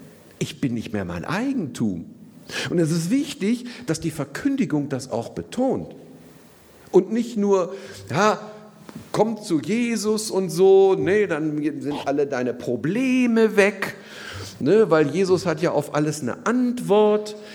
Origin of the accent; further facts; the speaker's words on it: North Rhine-Westphalia, Germany; ich komme ja aus dem Ruhrgebiet, also nicht ganz aus dem Ruhrgebiet, aber so ähnlich, so ein bisschen aus dem Bergischen Land, wenn wem das was sagt. So Wuppertal und so Elberfeld, die Elberfelder kennen manche vielleicht. Man hört es an meinem Tonfall möglicherweise etwas.